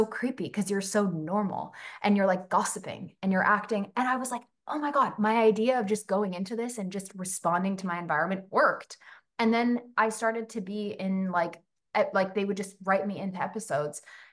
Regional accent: Vancouver, British Columbia, Canada; now in Toronto, Canada; I grew up in Vancouver

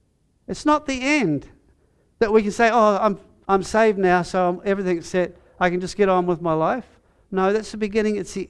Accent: New Zealand; we grew up here in New Zealand

